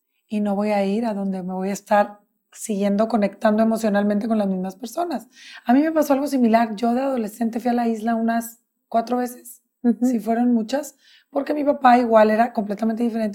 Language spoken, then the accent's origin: Spanish; San Pedro Garza García, Nuevo León, Mexico; tú y yo somos San Petrinas Regias